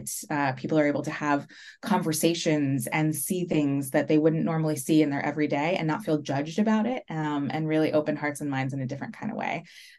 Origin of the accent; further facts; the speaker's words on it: Seattle, Washington, United States; I grew up in Seattle, and West Coast kid, love being outside.